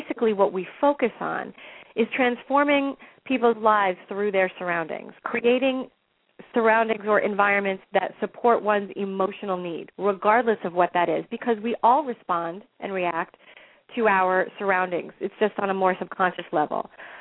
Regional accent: East Coast, United States; I was teaching on the East Coast. I'm from the East Coast, and I was working out of the country as a cruise director for quite some time

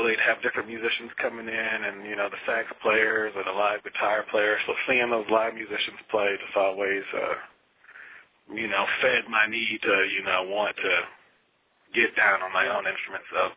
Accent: Michigan, United States; Well, I'm from Michigan, born and raised, so I'm definitely a diehard Detroit Lions fan.

